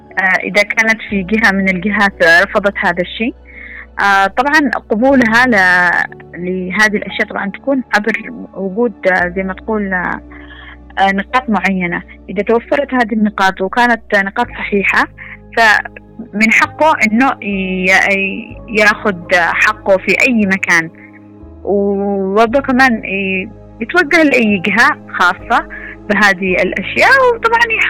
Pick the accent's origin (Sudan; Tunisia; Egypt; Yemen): Yemen; الجانب القانوني عندنا في اليمن